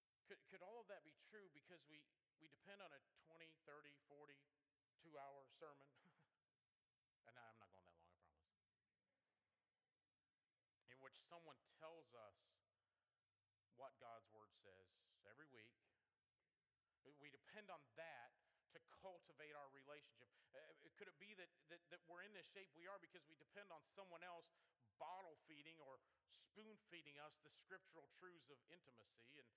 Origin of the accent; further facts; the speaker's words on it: Kansas City, Missouri, United States; now in Southern Maryland, United States; I grew up in Kansas City, Missouri. My dad pastored out there, pastored the church in Independence, Missouri, 2 months before I was born, left while I was in college. And so that's my hometown.